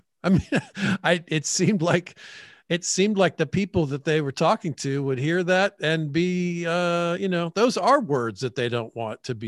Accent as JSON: {"language": "English", "region": "the South", "country": "United States", "said": "Well, I mean, as a Southerner, I suppose some of this comes from being defensive"}